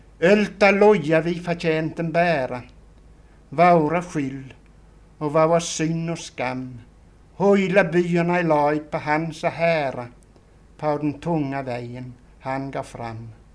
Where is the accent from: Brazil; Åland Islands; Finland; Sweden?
Sweden; Skåne; accent: Göinge dialect; För att jämföra mitt göingska uttal. Med mitt vanliga uttal av svenska. Som kanske mera är någon slags akademisk skånska.